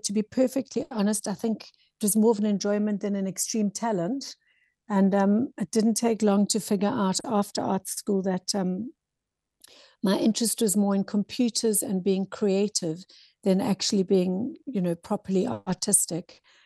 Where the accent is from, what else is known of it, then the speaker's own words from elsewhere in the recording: South Africa; Well, it was also limiting in terms of being able to work.